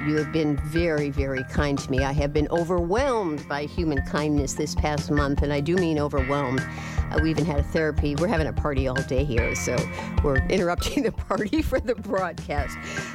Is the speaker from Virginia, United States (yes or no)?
no; Chicago, Illinois, United States; born there; I was born in Chicago, and Studs was the very best of Chicago.